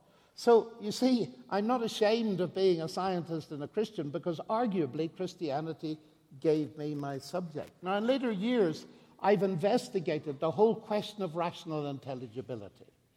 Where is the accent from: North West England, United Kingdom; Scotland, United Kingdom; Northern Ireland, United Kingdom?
Northern Ireland, United Kingdom; I'm from Northern Ireland. My parents were Christian, but they were not sectarian, which is very remarkable.